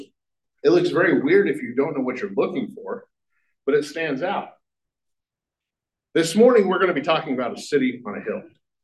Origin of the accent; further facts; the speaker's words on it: Kansas, United States; Growing up in Kansas, there was a little town about 15 miles west of where I lived called Pawnee Rock.